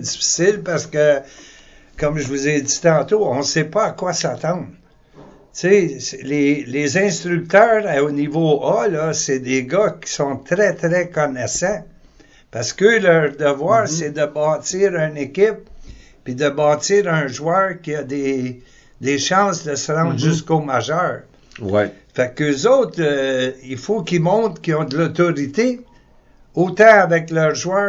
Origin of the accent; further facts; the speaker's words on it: Canada; J'étais pogné au Canada, ouais. je suis Canadien.